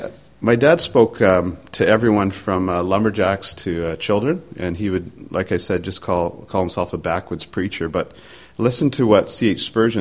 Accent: British Columbia, Canada; my hometown of British Columbia.

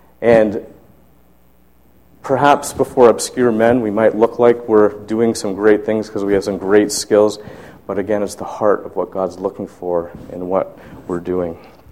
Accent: Toronto, Ontario, Canada; I'm originally from Toronto.

